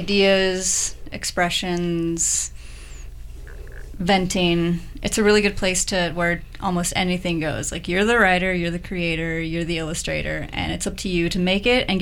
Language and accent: English; Los Angeles, California, United States; now in Portland, United States; I am originally from Los Angeles.